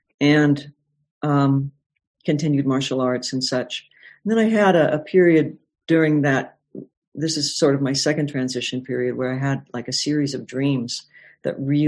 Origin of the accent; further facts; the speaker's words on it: Colorado, United States; I was born in Colorado, and we lived in Colorado for a long time, and I just really wanted to get back to Colorado.